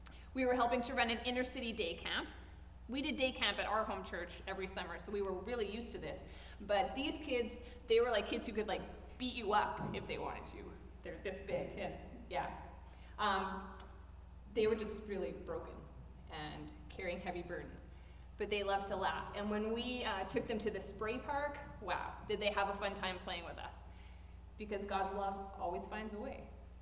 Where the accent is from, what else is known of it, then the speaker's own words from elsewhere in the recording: Edmonton, Alberta, Canada; also one in downtown Edmonton, which was my hometown.